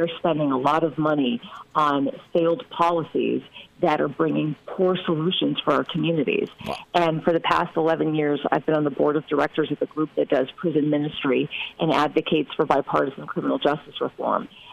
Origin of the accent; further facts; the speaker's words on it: Illinois, United States; I have made it a priority to be in Central and Southern Illinois because I'm from Central Illinois